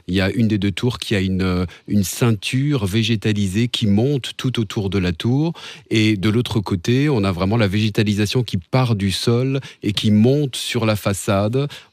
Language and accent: French; Strasbourg, Grand Est, France; J'ai vécu ici, j'ai grandi ici, je suis